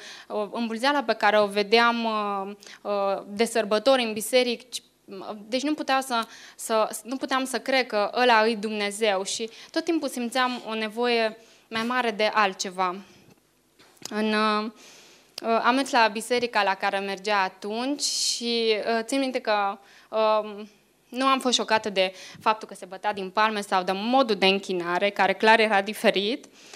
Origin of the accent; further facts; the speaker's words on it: Chișinău, Moldova; now in Baia Mare, Romania; Sunt din Chișinău, Republica Moldova. Am ajuns în Baia Mare în anul 2007.